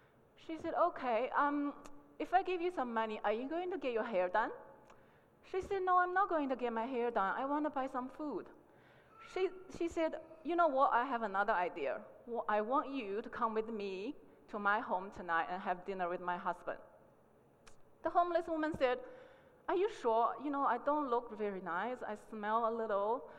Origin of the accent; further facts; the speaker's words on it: China; English is a second language; moved away as an adult; So I came from China. I've been living here for about 19 years.